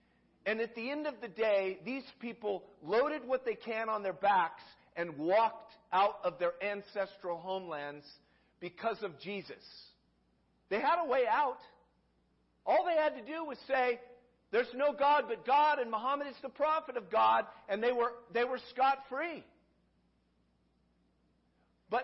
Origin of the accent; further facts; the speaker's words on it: Newport Beach, California, United States; I grew up in Newport Beach, California.